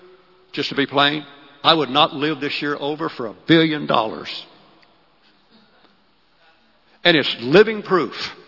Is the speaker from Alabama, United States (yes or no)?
no; Arkansas, United States; also born or lived in Los Angeles; I'm from Arkansas originally, so the humidity is rough. You know, I was living in L.A. at the time.